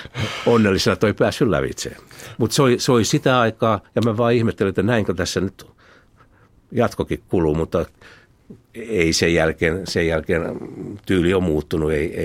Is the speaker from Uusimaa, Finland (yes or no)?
yes; Lohja, Uusimaa, Finland; Olen Lohjalta kotoisin.